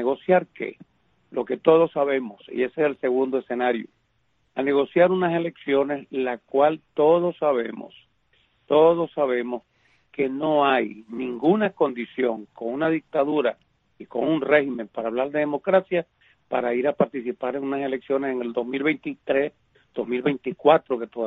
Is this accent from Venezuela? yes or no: yes; Venezuela; Yo siento de verdad, con mucho, como venezolano